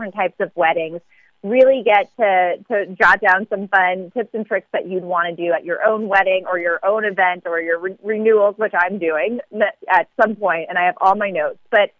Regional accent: New Jersey, United States; also born or lived in Philadelphia; I was born in Philly, raised in South Jersey, so my answer is how could I not?

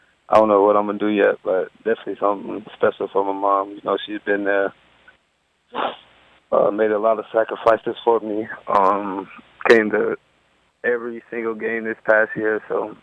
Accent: Murfreesboro, Tennessee, United States; I'm from Murfreesboro, Tennessee. It's about 30 minutes outside of Nashville.

